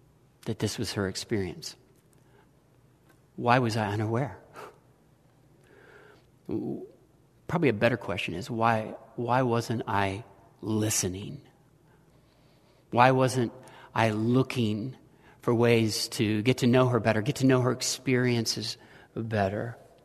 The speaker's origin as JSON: {"language": "English", "town": "Jefferson City", "region": "Missouri", "country": "United States", "tie": "born or raised there", "said": "Jefferson City, Missouri, my hometown"}